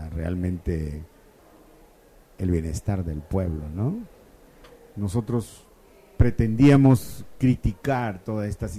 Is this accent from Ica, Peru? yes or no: no; Piura, Peru; also born or lived in Lima; yo me trasladé de mi ciudad natal, Piura, en la costa norte del Perú, me trasladé a Lima, la capital del Perú, para estudiar en la Universidad Nacional, en San Marcos, ¿no?